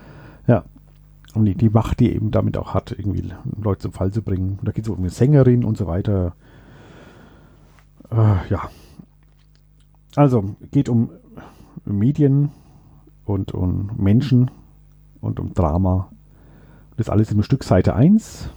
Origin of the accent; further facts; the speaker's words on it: Schweinfurt, Bavaria, Germany; born there; Und vor allem Schweinfurter. Also ich verbinde mit ihm meine Geburtsstadt